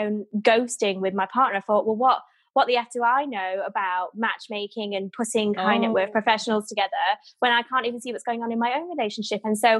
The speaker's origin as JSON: {"language": "English", "town": "Manchester", "region": "North West England", "country": "United Kingdom", "said": "I'm Mancunian, very down to earth, and I want to have real conversations about anything."}